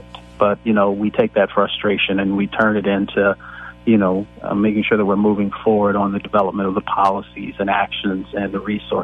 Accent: Appalachia, United States; also born or lived in Michigan; most folks know I grew up in Appalachia and in Michigan, so I still have a lot of family there.

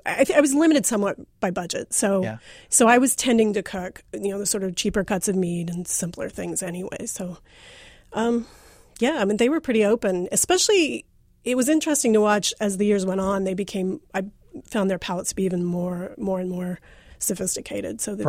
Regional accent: London, United Kingdom; I grew up in London and really had no experience with fraternities.

